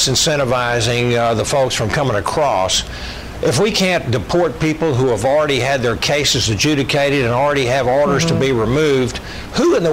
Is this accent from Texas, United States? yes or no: yes; Texas, United States; I'm from Texas, and I'm the border security co-chairman caucus